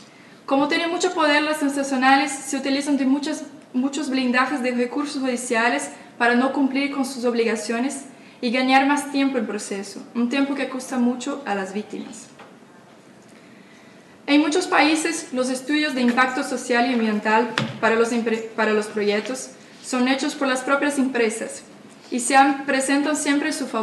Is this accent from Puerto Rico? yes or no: no; Brazil; Yo vengo de Brasil